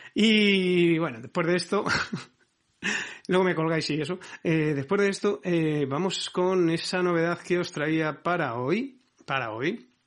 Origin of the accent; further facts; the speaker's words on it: Spain; somos humanos, somos españoles y eso con nosotros no va.